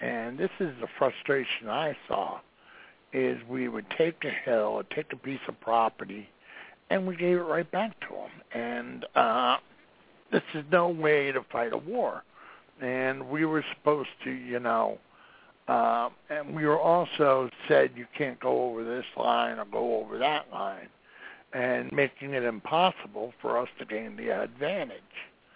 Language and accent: English; United States; And I, as an American, wish we could have done more